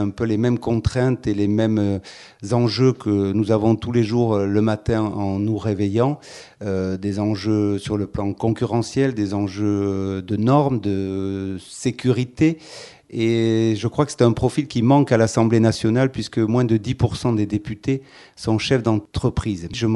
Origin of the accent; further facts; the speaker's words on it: Saint-Jean-Pied-de-Port, Nouvelle-Aquitaine, France; born there; je suis né à Saint-Jean-Pied-de-Port, j'ai 47 ans